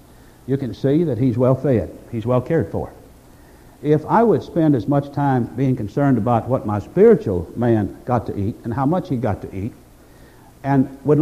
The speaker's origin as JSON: {"language": "English", "country": "United States", "said": "I'm an American, and I love this country, and I defend it"}